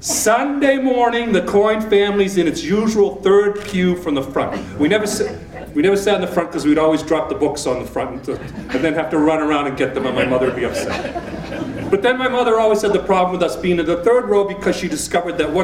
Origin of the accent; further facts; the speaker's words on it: Boston, Massachusetts, United States; Now, I said I come from Boston. I come from Irish Catholic Boston. And that kind of has a whole different way of growing up Catholic.